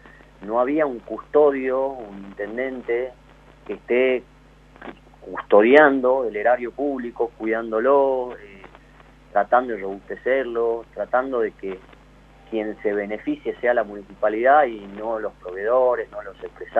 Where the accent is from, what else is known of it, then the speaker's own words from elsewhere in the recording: Perico, Jujuy, Argentina; estamos pareciera como argentinos, como jujeños y periqueños, como condenados a que nos vaya mal